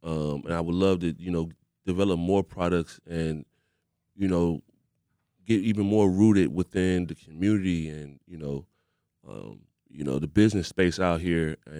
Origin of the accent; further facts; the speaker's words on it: Florida, United States; now in Milwaukee, United States; I'm from Florida. I'm from the Sunshine State.